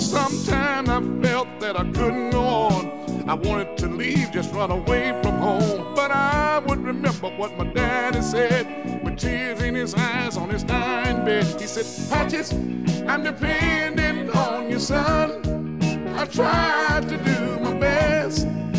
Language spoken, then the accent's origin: English; Alabama, United States; I was born and raised in Alabama on a farm way back up in the woods.